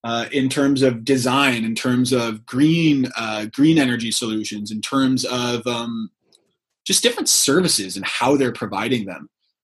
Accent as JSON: {"language": "English", "town": "Berkeley", "region": "California", "country": "United States", "said": "My family's Jewish. We're from Berkeley, so we don't practice"}